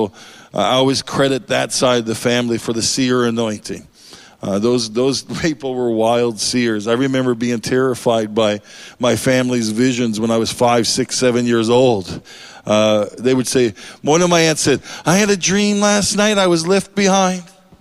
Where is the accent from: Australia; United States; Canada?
Canada; I come out of Canada. I'm not American, as some of you might have thought, but I'm Canadian.